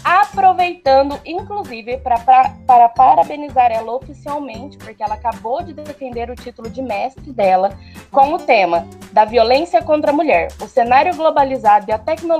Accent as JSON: {"language": "Portuguese", "town": "Maringá", "region": "Paraná", "country": "Brazil", "said": "eu sou de Maringá, Paraná"}